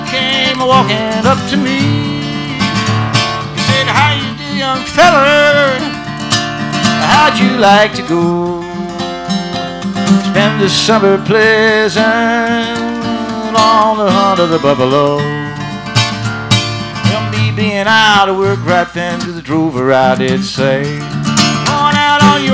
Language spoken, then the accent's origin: English; West Virginia, United States; But you know, I'm from West Virginia, you know.